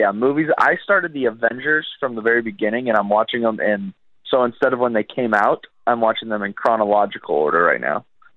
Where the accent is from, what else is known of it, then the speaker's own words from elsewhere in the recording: Canada; obviously being Canadian and having established myself and everything